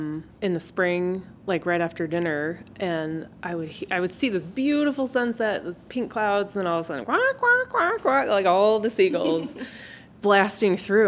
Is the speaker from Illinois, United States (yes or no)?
no; Boise, Idaho, United States; also born or lived in Meridian; I'm from Boise / Meridian. I live in Meridian, work in downtown Boise.